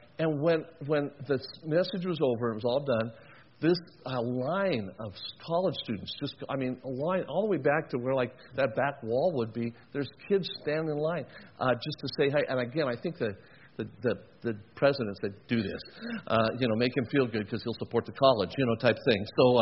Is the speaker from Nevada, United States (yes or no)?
yes; Las Vegas, Nevada, United States; how did you wind up living and being born and raised in Las Vegas?